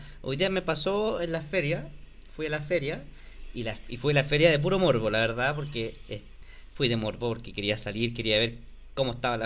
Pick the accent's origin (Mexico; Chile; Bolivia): Chile; Entonces, lo único que hacemos como chilenos es andar suponiendo lo que va a pasar.